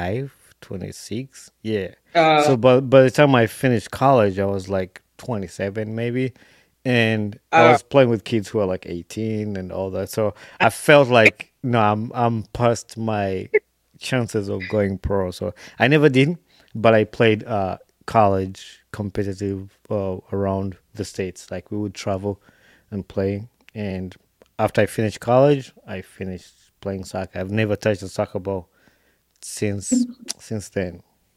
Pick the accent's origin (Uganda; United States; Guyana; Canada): Uganda; Since I'm from Uganda, I'm from Uganda.